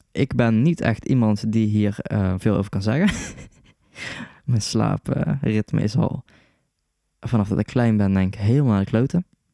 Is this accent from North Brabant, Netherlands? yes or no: yes; Oosterhout, North Brabant, Netherlands; Ik kom uit Oosterhout. Dat is naast Breda. Dat is niet echt in de buurt van Den Haag, Scheveningen.